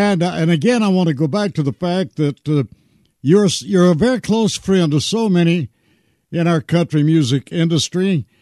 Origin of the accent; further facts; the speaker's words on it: Shamrock, Texas, United States; born there; I was born in Shamrock, Texas, and they are about 50 miles apart.